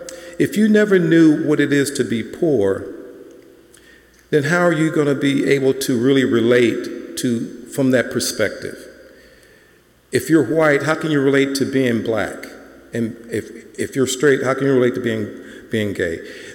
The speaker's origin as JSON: {"language": "English", "region": "Louisiana", "country": "United States", "tie": "born or raised there", "said": "I remember growing up in Louisiana. We weren't the poorest of the poor, but we were poor."}